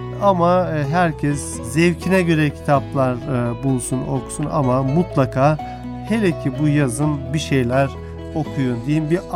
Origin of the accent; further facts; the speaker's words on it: Eskişehir, Turkey; Ben de bu arada hemen söyleyeyim, Eskişehirliyim.